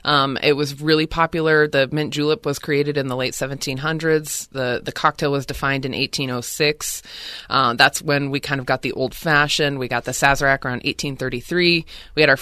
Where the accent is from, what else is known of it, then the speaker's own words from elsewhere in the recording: Seattle, Washington, United States; I'm from Seattle, and in Seattle, Portland, San Francisco, New York, in the last 10 years there's been this huge cocktail trend happening